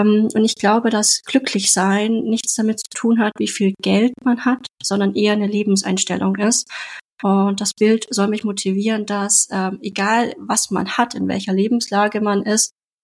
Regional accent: Munich, Bavaria, Germany; ich tue mich ja trotzdem als Bayer identifizieren, weil ich in München geboren bin und auch größtenteils aufgewachsen bin.

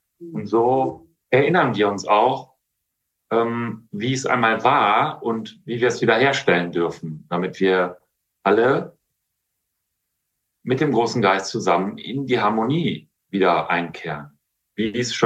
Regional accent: Tecklenburg, North Rhine-Westphalia, Germany; in Tecklenburg, da wo ich herkomme, da bei Altenbüren

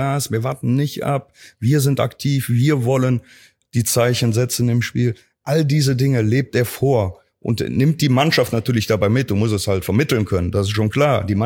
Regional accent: Cologne, North Rhine-Westphalia, Germany; Ich bin ein Kölscher Junge, ich wohne hier in Köln, egal wo ich Trainer bin, ob hier Saarbrücken, Rostock, Cottbus. Also meine Heimat wird immer Köln bleiben.

